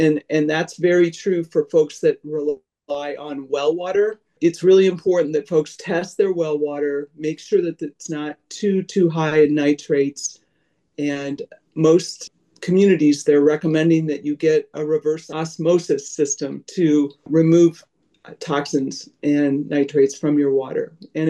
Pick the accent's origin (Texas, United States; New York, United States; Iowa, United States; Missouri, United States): Iowa, United States; Ames; Ames is my hometown.